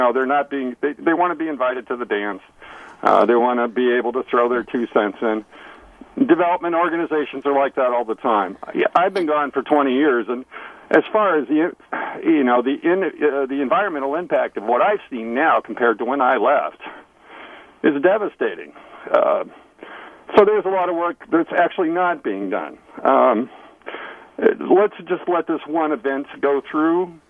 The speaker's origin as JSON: {"language": "English", "town": "San Francisco", "region": "California", "country": "United States", "tie": "born or raised there", "lives_now": "Maine, United States", "said": "I grew up sailing on the San Francisco Bay."}